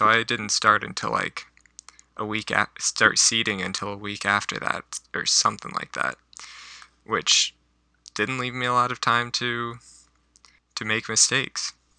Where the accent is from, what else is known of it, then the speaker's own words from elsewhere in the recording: Virginia, United States; I come from Virginia, and which is about mid-coast of the eastern seaboard, and the summers are hotter, longer, and humid. But I came to Maine, and the summers are a couple months.